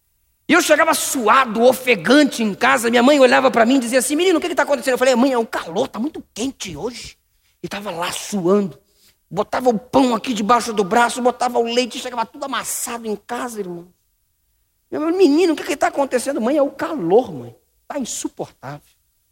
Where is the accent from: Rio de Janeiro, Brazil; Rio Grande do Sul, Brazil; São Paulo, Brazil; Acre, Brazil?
Rio de Janeiro, Brazil; eu cresci lá em Jardim Paraíso, Baixada Fluminense, Rio de Janeiro.